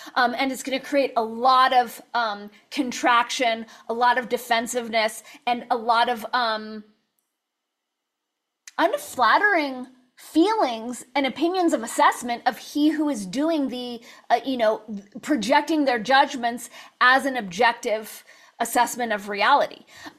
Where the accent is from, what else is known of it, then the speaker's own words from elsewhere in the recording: California, United States; both Emily and I were raised in the San Fernando Valley in the 80s, so we come by our likes very honestly. It's definitely a regional tick.